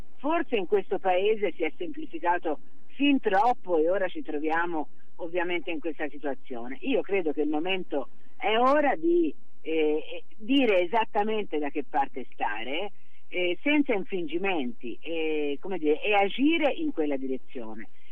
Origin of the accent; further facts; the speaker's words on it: Tuscany, Italy; Peraltro, lo dico da toscana